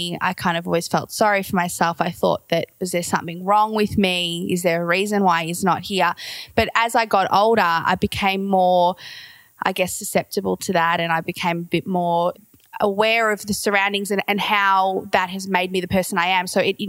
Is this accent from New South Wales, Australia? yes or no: no; Melbourne, Victoria, Australia; And I'm from Melbourne, Australia, so I grew up around Melbourne